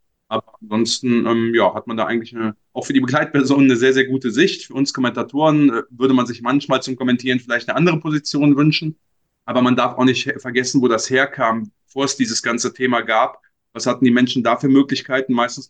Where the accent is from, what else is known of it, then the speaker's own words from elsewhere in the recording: Cologne, North Rhine-Westphalia, Germany; trotz aller Emotionalität als Kölner die Mühe geben, entsprechend neutral zu berichten